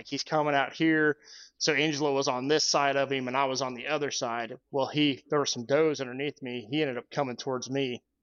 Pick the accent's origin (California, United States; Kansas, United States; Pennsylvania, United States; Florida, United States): Kansas, United States; So I just hunted my home state this year, Kansas